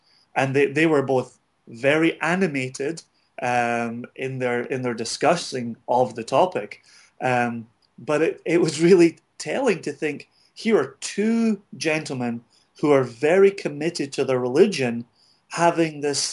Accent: Scotland, United Kingdom; I'm just Scottish. That's all I've got going for me.

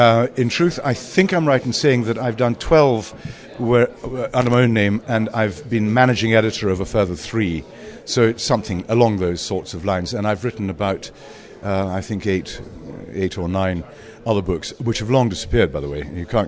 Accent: Isle of Arran, Scotland, United Kingdom; I was brought up on the Isle of Arran

